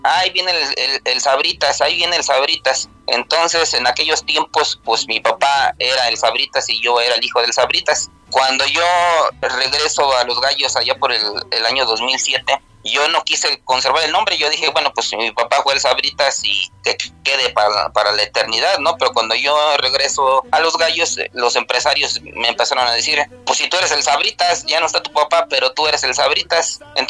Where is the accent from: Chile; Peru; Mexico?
Mexico; Mexico City; also born or lived in Pénjamo; yo nací en el estado de Guanajuato, en Pénjamo, pero desde muy pequeño, de los 3 años, radico aquí en la Ciudad de México.